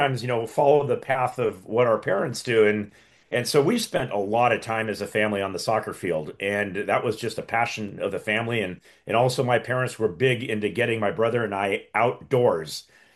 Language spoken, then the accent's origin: English; Manhattan Beach, California, United States; because I live near the beach here where I grew up in Manhattan Beach.